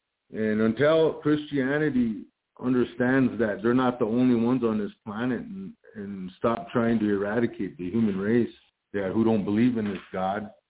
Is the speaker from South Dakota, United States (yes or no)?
yes; South Dakota, United States; I come from the Sichangu, the Ashke.